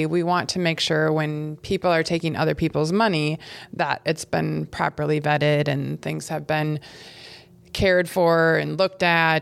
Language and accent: English; Minnesota, United States; So I grew up in southern Minnesota on a farm, and that was a wonderful experience.